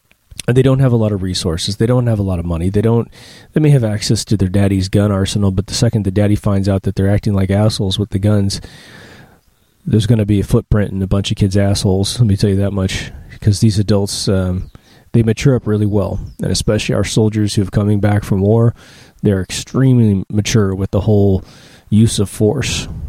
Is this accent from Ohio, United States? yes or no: no; Kansas, United States; I grew up in cowboy land, okay? I grew up in Kansas. My family was extremely embedded into Kansas, right?